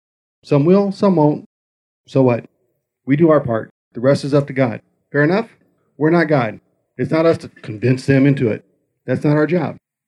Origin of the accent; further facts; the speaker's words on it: United States; And I said, listen, I'm from the United States of America. We invented it.